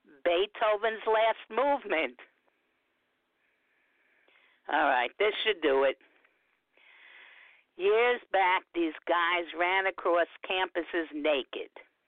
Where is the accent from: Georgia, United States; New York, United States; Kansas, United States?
New York, United States; New York City; I was born and raised in New York City. People ask me if I'm from Queens, and I tell them, no, my folks are straight.